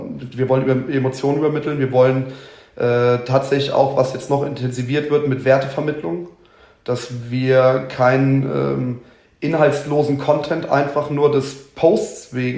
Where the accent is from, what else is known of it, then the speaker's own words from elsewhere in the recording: Lower Saxony, Germany; born there; ich bin gebürtiger Südniedersachse.